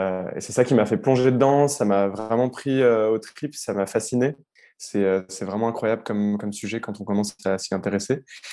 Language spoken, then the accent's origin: French; Strasbourg, Grand Est, France; born there; Je suis né à Strasbourg.